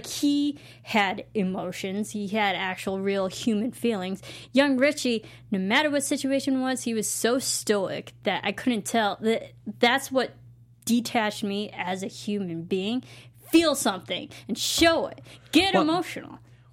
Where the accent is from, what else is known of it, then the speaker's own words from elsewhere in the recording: Midwest, United States; I'm from the Midwest, so it definitely still had that Midwestern vibe, just one state over.